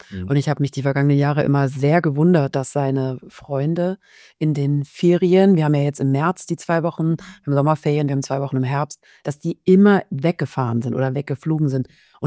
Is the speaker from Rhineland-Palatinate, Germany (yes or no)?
no; Baden-Württemberg, Germany; Also ich komme aus Süddeutschland, bin in der Nähe von Tübingen, so einem wirklich kleinen Kuhdorf groß geworden und ich habe noch 3 jüngere Geschwister.